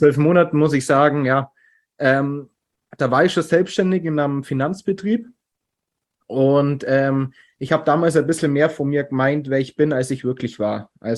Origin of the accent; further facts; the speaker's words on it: Burken, Baden-Württemberg, Germany; born there; now in Landsberg am Lech, Germany; ich bin 23 Jahre jung und komme aus der Nähe von Landsberg an Lech. Also mittlerweile bin ich da sogar hinzogen und komme gebürtig aus Burken, ist in der Nähe bei Schongau.